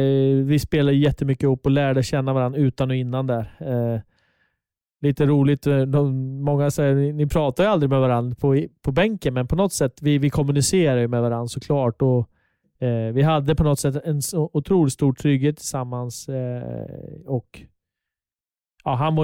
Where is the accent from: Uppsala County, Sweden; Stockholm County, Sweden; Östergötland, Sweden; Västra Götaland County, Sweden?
Östergötland, Sweden; Linköping; så är det ändå det är där jag växte upp.